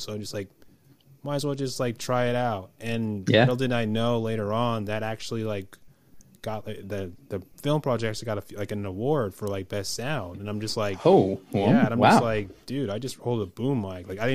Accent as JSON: {"language": "English", "town": "Union City", "region": "California", "country": "United States", "said": "I'm from Northern California, Union City, but these days, like before the pandemic, I used to like go back and forth."}